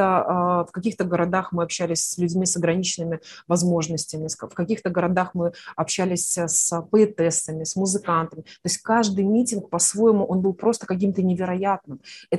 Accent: Belarus; и Мария, и Светлана, и я, мы родились и выросли в Беларуси

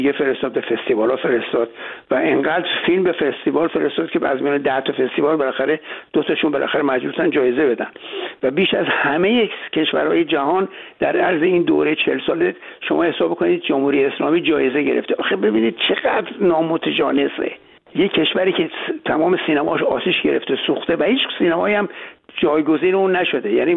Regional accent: Iran; moved away; وضعیت خودمونو که ما از ایران اومدیم توضیح بدم به جامعه‌ای که به اونجا وارد شده بودیم

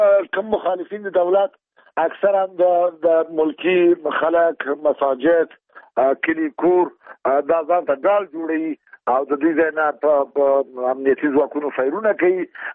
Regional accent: Afghanistan; زه یو افغان یم، د افغان په صد د ما هیله دا ده چې دواړه خواوې جنگ بند کړي

